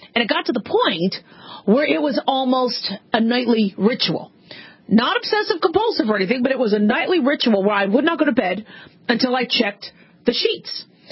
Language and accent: English; Phoenix, Arizona, United States; Now, I grew up around snakes and scorpions and spiders and black widows, you know, growing up in Phoenix